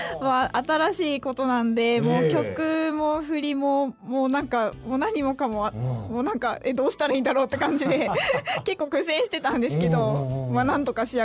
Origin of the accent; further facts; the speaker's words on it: Ehime, Japan; 私は愛媛です。